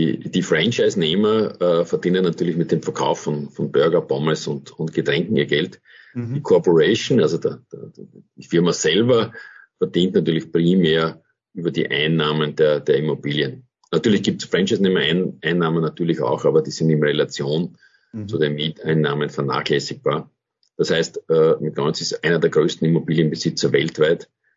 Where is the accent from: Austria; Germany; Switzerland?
Austria; Kirchberg, Styria; Also ja, ich bin in Kirchberg aufgewachsen und in Gleisdorf dann ins Gymnasium gegangen und habe dann in Graz Rechtswissenschaften studiert.